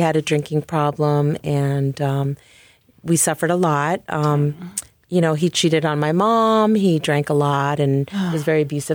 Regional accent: California, United States; because I came from San Gabriel Valley to LA County, and I was rough, you know?

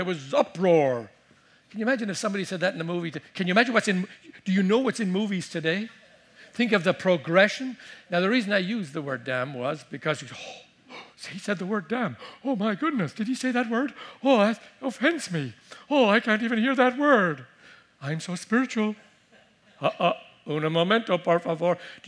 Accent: Ireland; as a little boy growing up in Ireland

